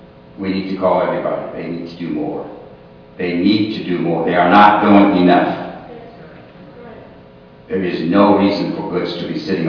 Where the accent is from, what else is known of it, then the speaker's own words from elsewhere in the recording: Durham, North Carolina, United States; I am from Durham, North Carolina. That's where I grew up. I'm not Haitian.